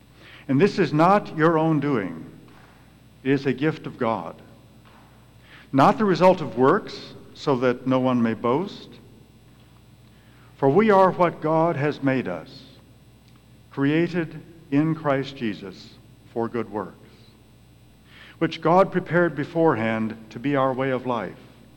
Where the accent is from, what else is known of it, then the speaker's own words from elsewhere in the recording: Carlinville, Illinois, United States; Growing up in Carlinville, which is a farm town in downstate Illinois, my family attended the local Presbyterian church.